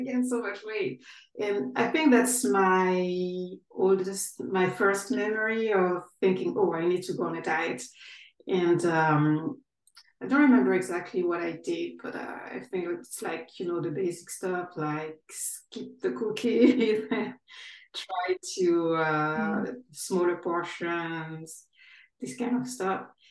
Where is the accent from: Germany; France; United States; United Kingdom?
France; Guadeloupe; English is a second language; moved away as an adult; now in Ireland; I live in Ireland. I was born in France. I'm originally from the French Caribbean, in Guadeloupe, but I moved to Ireland like 10, 11 years ago.